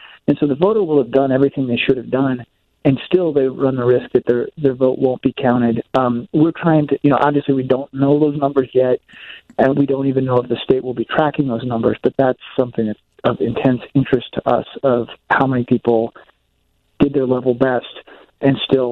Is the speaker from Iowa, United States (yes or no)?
yes; Iowa, United States; You know, I grew up in Iowa, but yeah, we have surpassed them now.